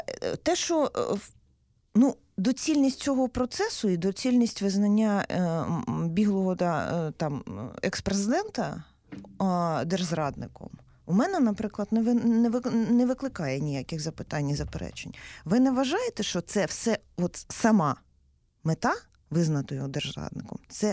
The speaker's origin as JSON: {"language": "Ukrainian", "town": "Luhansk", "region": "Luhansk Oblast", "country": "Ukraine", "said": "я в цей час теж була в Луганську, я взагалі луганчанка"}